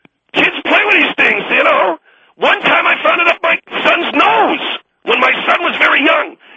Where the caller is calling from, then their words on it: Santa Barbara, California, United States; I'm calling from Santa Barbara, and I'm 73 years of age.